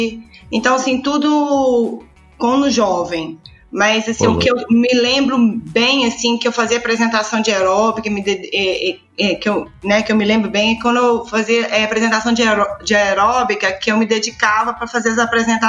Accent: Belo Horizonte, Minas Gerais, Brazil; Então, eu sou a típica mineirinha, eu nasci em Belo Horizonte, cresci em Belo Horizonte, me profissionalizei em Belo Horizonte, fui mãe em Belo Horizonte, então posso dizer que eu sou a verdadeira mineira uai.

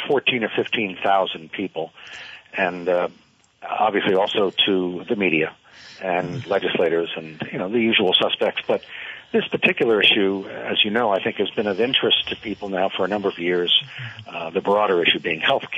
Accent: Connecticut, United States; now in Vermont, United States; I'm a Flatlander. I grew up mostly in Connecticut and then lived a number of other places.

